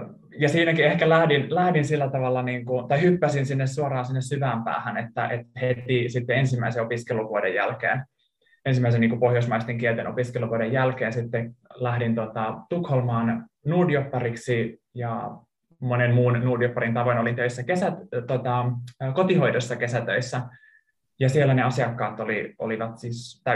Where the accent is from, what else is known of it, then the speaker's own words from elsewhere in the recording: Turku, Southwest Finland, Finland; mä kerroin, että mä oon Suomesta ja vielä tästä niin kun Turusta